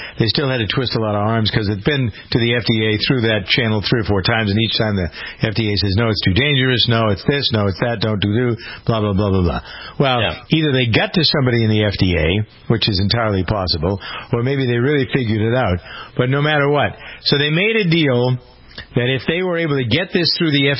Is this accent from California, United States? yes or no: no; Framingham, Massachusetts, United States; a company that's headquartered here in my hometown of Framingham.